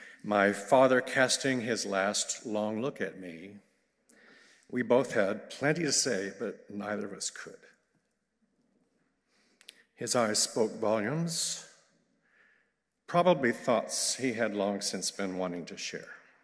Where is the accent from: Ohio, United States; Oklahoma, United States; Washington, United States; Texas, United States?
Oklahoma, United States; Sapulpa; Many have heard me crow about how lucky growing up in Sepulpa was if you were a singer, instrumentalist, or dancer even in the 60s and 70s.